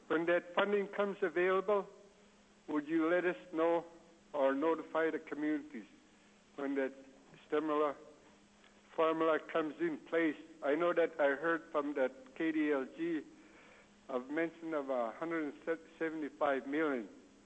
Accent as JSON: {"language": "English", "town": "Dillingham", "region": "Alaska", "country": "United States", "tie": "born or raised there", "also_born_or_lived": "Stuyak", "said": "I lived here. I was born here. In fact, I was born here in Dillingham. But I lived most of my life in Stuyak."}